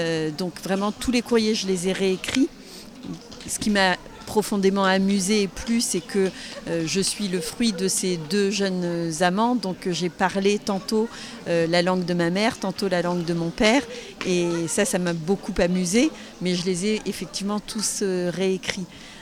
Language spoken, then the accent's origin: French; Normandy, France; born there; Et je dis que Nîmes est ma ville, en fait, de cœur. Mais je suis normande de naissance.